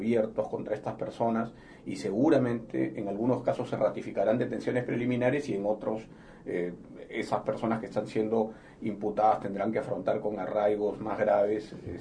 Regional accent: Honduras; Hay países, yo vengo de Honduras, por ejemplo, y ese es uno de ellos

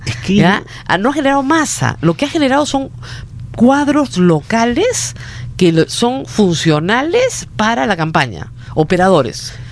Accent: Peru; porque soy peruana, ¿qué quieres que haga?

